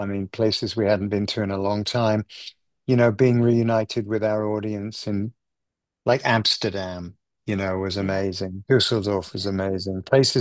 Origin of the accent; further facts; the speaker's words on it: England, United Kingdom; I'm English. I'm not good on public, displays of emotion.